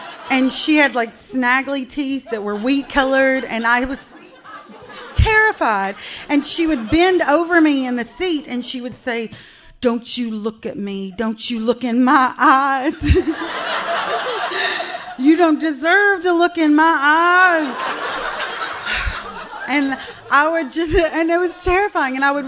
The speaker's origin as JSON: {"language": "English", "town": "Buffalo Creek", "region": "West Virginia", "country": "United States", "tie": "born or raised there", "said": "So I am from Buffalo Creek, West Virginia. Thank you. Oh, Buffalo Creek. And being raised in the country up a holler, I was surrounded by family, grandparents, uncles, aunts, first cousins, second cousins, cousins, fourth removed, you know, the whole spectrum."}